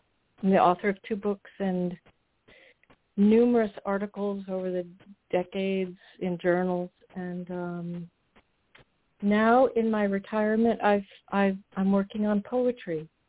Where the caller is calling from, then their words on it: Poughkeepsie, New York, United States; I'm calling